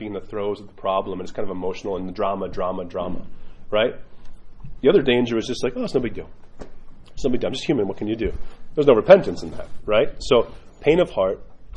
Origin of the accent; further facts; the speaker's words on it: New York, United States; forgive my language, I'm a New Yorker, so I'm sorry.